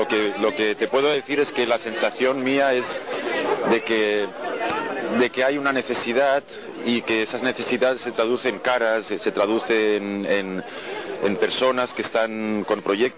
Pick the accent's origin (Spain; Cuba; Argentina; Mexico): Spain; Barcelona, Catalonia; de Barcelona.